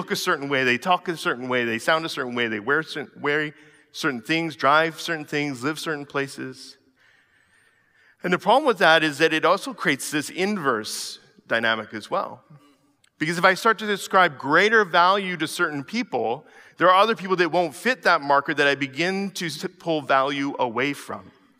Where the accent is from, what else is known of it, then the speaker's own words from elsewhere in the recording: Coquitlam, British Columbia, Canada; And I said, oh, I grew up in Coquitlam.